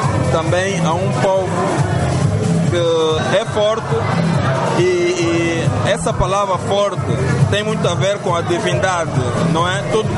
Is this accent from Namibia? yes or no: no; Angola; Nós, como angolanos, somos um embondeiro.